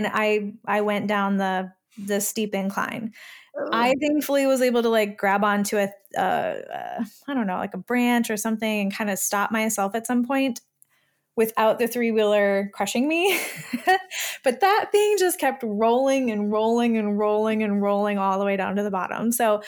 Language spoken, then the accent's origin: English; Michigan, United States; Another example I have of this is when I was in high school, growing up in Michigan, small town Michigan, we had three-wheelers.